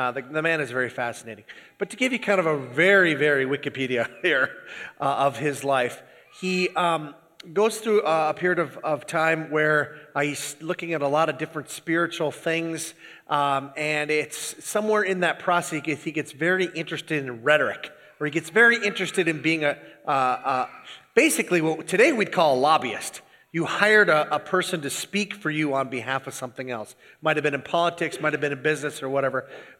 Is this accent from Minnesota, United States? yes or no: yes; Minnesota, United States; Anyway, Iron Rangers don't cry, but I do, so I don't know how that works.